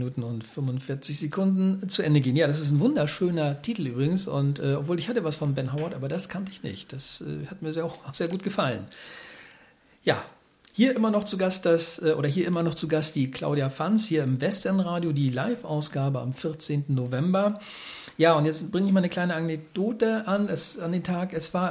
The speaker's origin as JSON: {"language": "German", "town": "Lübeck", "region": "Schleswig-Holstein", "country": "Germany", "said": "Ich komme aus Lübeck"}